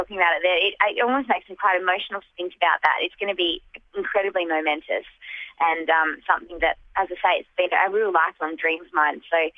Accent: Perth, Western Australia, Australia; I grew up in Perth, as I say, and I studied at WAPA, the WA Academy of Performing Arts.

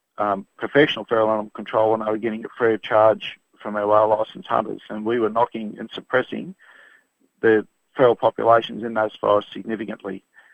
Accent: New South Wales, Australia; But in my home state in New South Wales, I shoot a lot of foxes.

